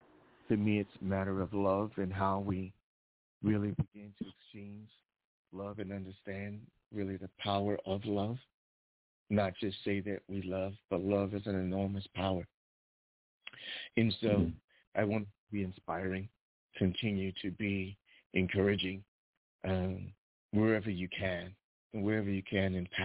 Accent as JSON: {"language": "English", "town": "Brooklyn", "region": "New York", "country": "United States", "said": "Yeah, I'm from Brooklyn as well, but we're going to turn everything up to you."}